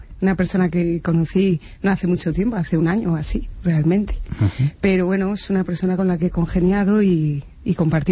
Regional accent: Spain; Soy española, lo que pasa es que tengo ascendentes portugueses por parte de madre.

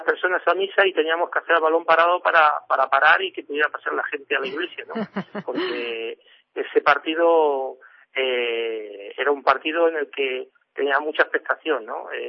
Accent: Humanes de Madrid, Community of Madrid, Spain; En Humanes yo, de los cuatro hermanos, fui el que nací concretamente en Humanes, ¿no? Creo que de ahí viene todo, ¿no?

